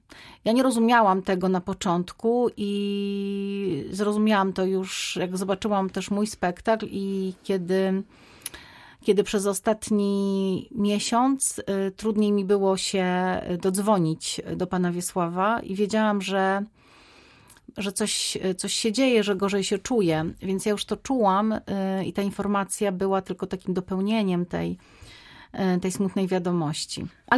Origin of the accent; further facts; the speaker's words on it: Świętokrzyskie Voivodeship, Poland; obydwoje pochodzimy z tej samej ziemi, świętokrzyskiej. I Wiesław Myśliwski, który urodził się w Dwikozach, no ja urodziłam się kawałek dalej, ale moja rodzina mieszkała w Dwikozach też.